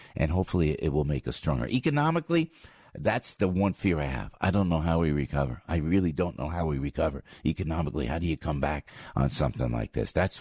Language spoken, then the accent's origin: English; United States; We're from New York and New Jersey, man.